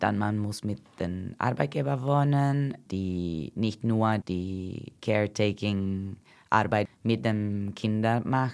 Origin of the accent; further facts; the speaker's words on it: Brazil; German is a second language; moved away as an adult; now in Germany; Ich komme aus Brasilien, aber ich wohne in Deutschland seit 5 Jahren.